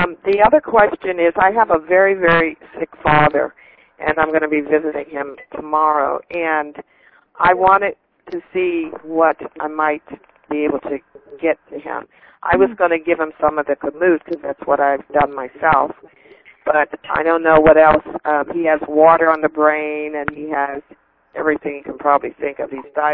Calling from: Florida, United States; from Florida.

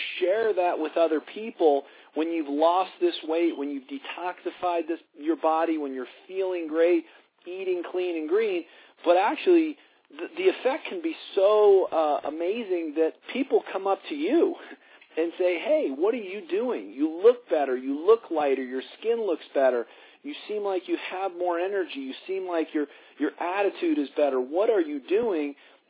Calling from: Colorado, United States; I'm calling in from Colorado tonight.

